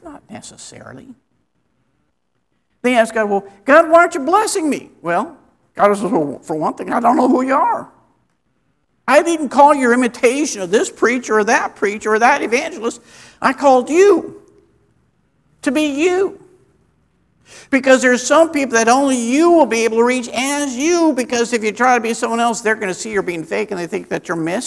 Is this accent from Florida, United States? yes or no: no; Wichita, Kansas, United States; because I grew up here in Wichita.